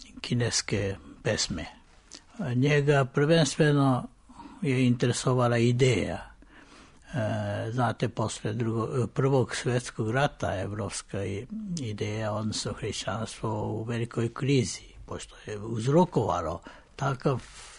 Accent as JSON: {"language": "Serbian", "country": "Japan", "tie": "born or raised there", "first_language": "Japanese", "second_language": "Serbian", "moved": "as an adult", "lives_now": "Belgrade, Serbia", "said": "ja sam rođen u Japanu i odrastao i obrazovao se u Japanu tek posle diplomiranja došao sam u Jugoslaviju, bivšu, i od tada stalno sam u Beogradu. I naravno, japanski je moj materni jezik"}